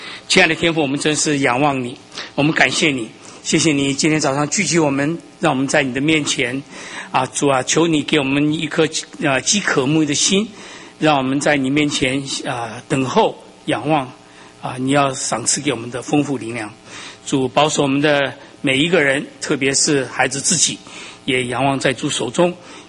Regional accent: Taiwan; 我从台湾来的，我不知道做过两三次了，至少从小学到初中啊

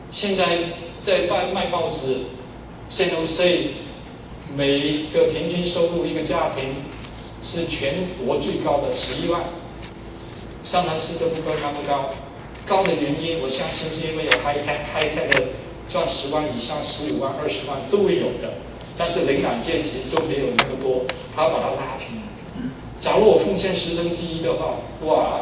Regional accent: China; 我们中国人最懂这个道理

